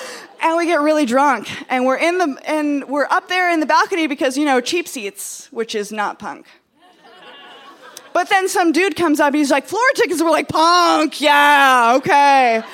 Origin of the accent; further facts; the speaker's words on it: Montana, United States; I'll listen to punk rock, because I'm from Montana, and I have no idea what punk rock is. Because I grew up in a town where there was no punk rock. And it was not Missoula.